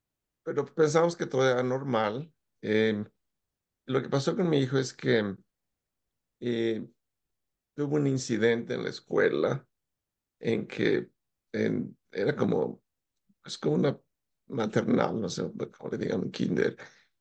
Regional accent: Mexico; moved away; soy originalmente de México. Llevo mucho tiempo ya viviendo por acá.

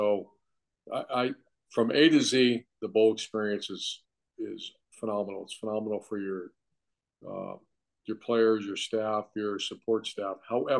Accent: Ohio, United States; I grew up in Ohio and watching the Rose Bowl, and we never made it there.

